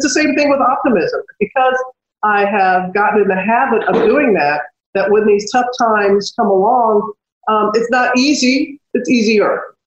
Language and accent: English; United States; when my hometown was destroyed by Hurricane Katrina